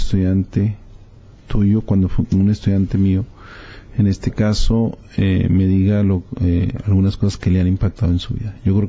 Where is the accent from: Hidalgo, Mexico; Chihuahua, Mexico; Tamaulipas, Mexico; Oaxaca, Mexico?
Chihuahua, Mexico; Delicias; yo soy de Delicia, Chihuahua.